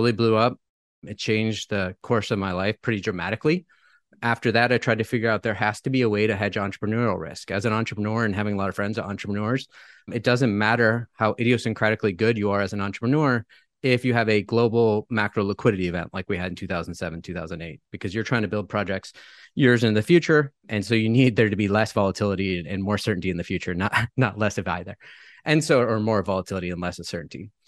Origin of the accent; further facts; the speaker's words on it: Michigan, United States; now in Napa, United States; So I grew up in Michigan, have lived all over the US, all over the world